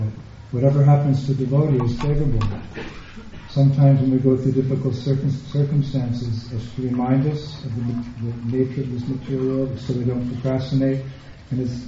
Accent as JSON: {"language": "English", "country": "United States", "said": "Here in America, I'm an American, but I come back and get bewildered."}